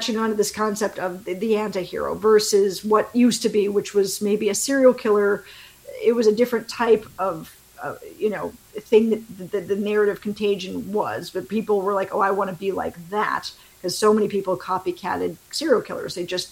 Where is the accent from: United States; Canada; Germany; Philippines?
Canada; I'm from Canada originally, and we obviously have guns in Canada, but we don't have this kind of problem.